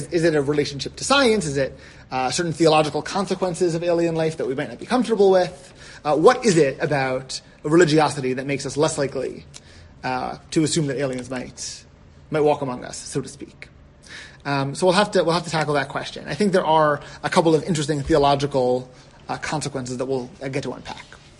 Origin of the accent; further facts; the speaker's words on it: New York, United States; New York.